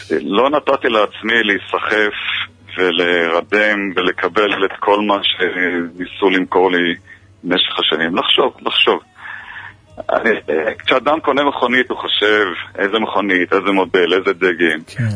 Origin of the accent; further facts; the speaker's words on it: Haifa, Haifa District, Israel; אני גדלתי בארץ, בחיפה, עברתי כאן את כל מערכת החינוך מהגנון ועד סוף האוניברסיטה.